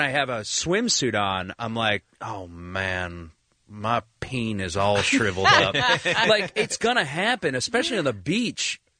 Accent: United States; Like, I'm too American for this.

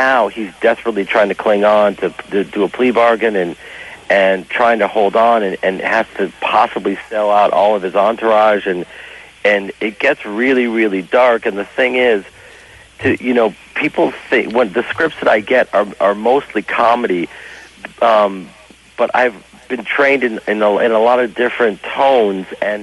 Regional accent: Chicago, Illinois, United States; I, you know, growing up in Chicago and doing Second City and stuff, like, you know, it was our goal always to do SNL

